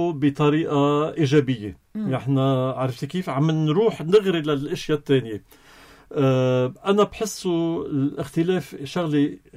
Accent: Lebanon; عنا بلبنان

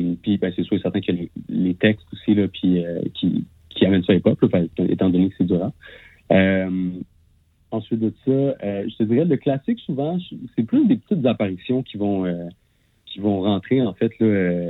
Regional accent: Rimouski, Quebec, Canada; où est-ce que je suis originaire de Rimouski, en fait.

